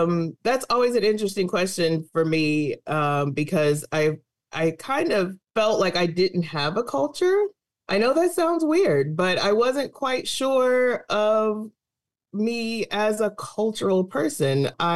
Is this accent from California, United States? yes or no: no; New London, Connecticut, United States; born there; I was born in New London, Connecticut.